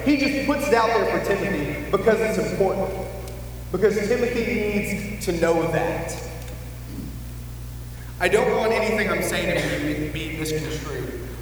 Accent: Jacksonville, Alabama, United States; I am from Jacksonville, Alabama. I grew about an hour and a half away from Tuscaloosa. Alabama football is a religion.

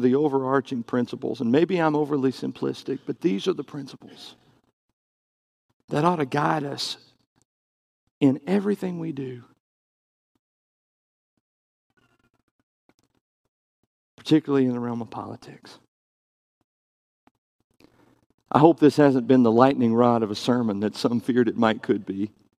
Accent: the South, United States; not just because that's the way I grew up, not just because I was raised in the South

